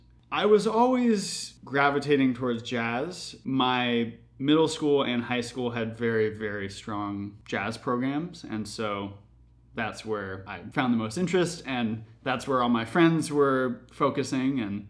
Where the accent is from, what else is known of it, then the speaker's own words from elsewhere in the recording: Seattle, Washington, United States; born there; moved away as an adult; now in New York, United States; I was born in Seattle, Washington in 1992.